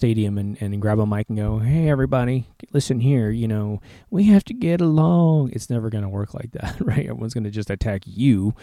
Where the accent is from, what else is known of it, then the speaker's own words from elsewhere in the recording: Kansas, United States; I'm going to go back to the Midwest, in the United States of America. I grew up in Kansas, and in Kansas, what was really interesting about my small little town was that we had all races represented